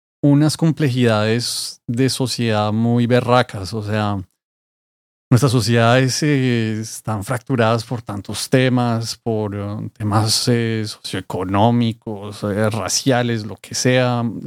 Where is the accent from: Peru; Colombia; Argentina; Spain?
Colombia; yo como colombiano